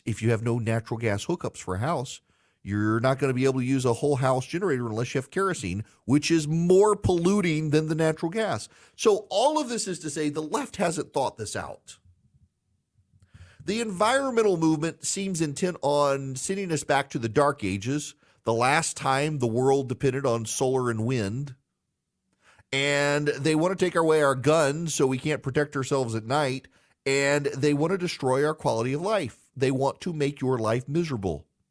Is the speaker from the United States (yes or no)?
yes; Louisiana, United States; also born or lived in Dubai; When I was growing up in Louisiana, we would have hurricanes come through.